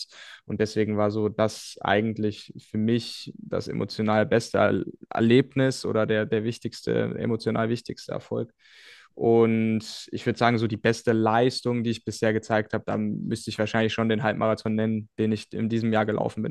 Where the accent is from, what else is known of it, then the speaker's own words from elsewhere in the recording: Bergisch Gladbach, North Rhine-Westphalia, Germany; also born or lived in Cologne; also auch nicht weit von meiner Heimat in Köln, beziehungsweise Bergisch Gladbach.